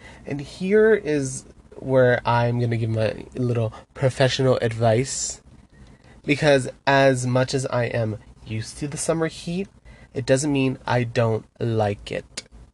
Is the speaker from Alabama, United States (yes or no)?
no; Phoenix, Arizona, United States; I grew up in Phoenix, Arizona